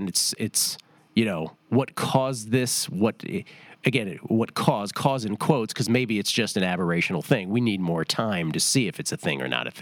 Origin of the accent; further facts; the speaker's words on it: California, United States; … and I were both like, nah, we're from California. That's not what that means.